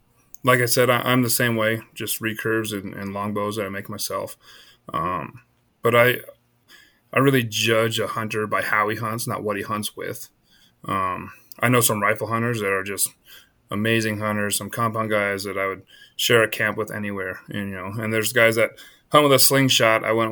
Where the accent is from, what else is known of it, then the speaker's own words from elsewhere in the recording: Iowa, United States; I'm actually I was born in Iowa, so I grew up in the heart of the whitetail hardwoods.